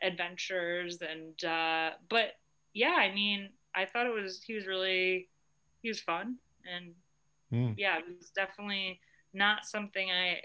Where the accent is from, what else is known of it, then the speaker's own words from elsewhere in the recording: Ohio, United States; So I'm planning on doing this run from my home state in Ohio